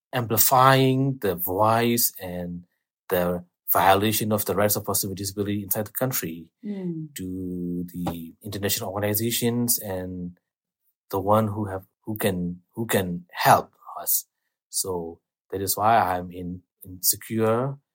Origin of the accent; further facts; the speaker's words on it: Myanmar; I'm from Burma, Myanmar, and a person with visual disability.